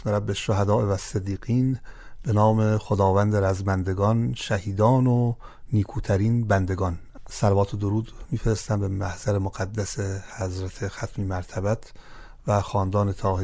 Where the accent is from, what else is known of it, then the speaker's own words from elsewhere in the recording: Iran; چون ما ایرانی هستیم داریم میگیم؟